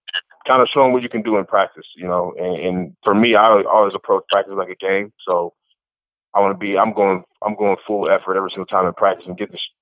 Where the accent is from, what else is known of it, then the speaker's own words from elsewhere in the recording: Midwest, United States; growing up in the Midwest, it just was nice to enjoy the warm weather in the middle of January, for when it's, really cold up here.